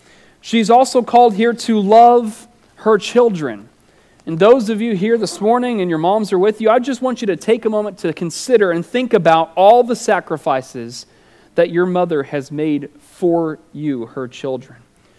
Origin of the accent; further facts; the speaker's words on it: Oregon, United States; We had this ridiculous rule growing up in Oregon.